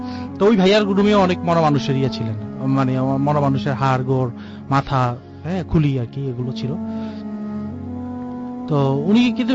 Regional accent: Dhaka, Dhaka Division, Bangladesh; born or raised there

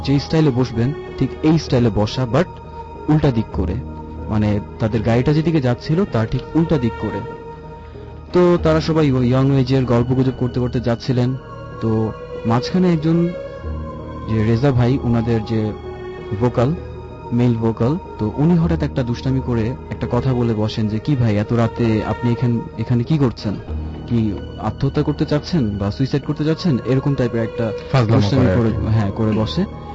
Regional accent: Dhaka, Dhaka Division, Bangladesh; আমি এসেছি ধানমন্ডির জিগাতলা থেকে। আমি আমেরিকান ইন্টারন্যাশনাল ইউনিভার্সিটি এআইইউবিতে বিবিএ ডিপার্টমেন্টে পড়ছি।

